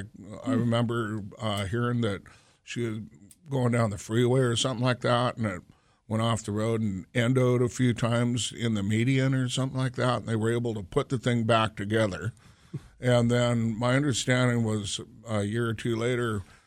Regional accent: Aberdeen, Washington, United States; I grew up down in Aberdeen, Grays Harbor, yep. and it was a pretty wild time back, and it was during the 70s.

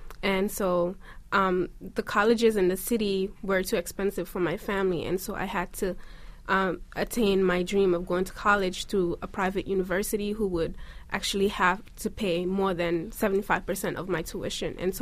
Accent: Conakry, Guinea; now in United States; I came here from Guinea-Conakry.

